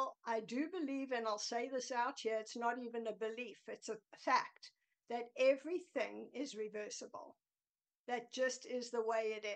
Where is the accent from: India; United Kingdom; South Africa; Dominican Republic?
South Africa; moved away as an adult; now in United States; Formerly and originally South African. I tell people I'm from the South, which I am. And I was born and raised there, and I immigrated 45 years ago.